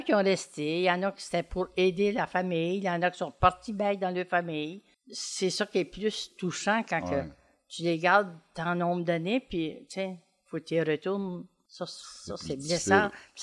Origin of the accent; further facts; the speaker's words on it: Saint-Basile, New Brunswick, Canada; J'ai 77 ans. Je viens de Saint-Basile.